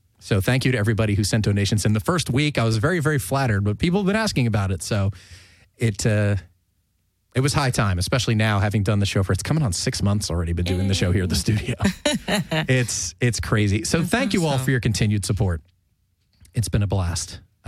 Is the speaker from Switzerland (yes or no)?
no; New Jersey, United States; And I used to listen to that because, you know, growing up in New Jersey.